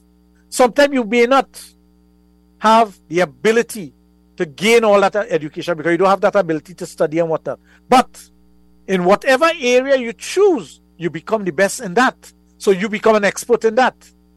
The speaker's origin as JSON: {"language": "English", "region": "Sangre Grande", "country": "Trinidad & Tobago", "tie": "born or raised there", "said": "We grew up together in Sangre Grande."}